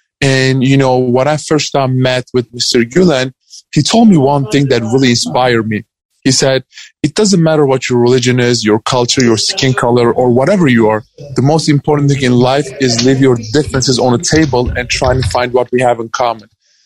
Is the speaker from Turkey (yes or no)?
yes; Turkey; now in United States; where I grew up in Turkey, there is no freedom of speech, religion, or expression. And well, when I come to America